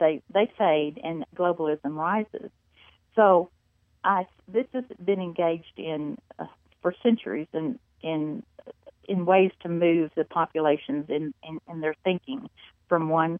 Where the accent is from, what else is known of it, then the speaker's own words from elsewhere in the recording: Little Rock, Arkansas, United States; Well, I am from Little Rock, Arkansas. And I, you know, more or less grew up with the Clintons during their political career there for 20 years.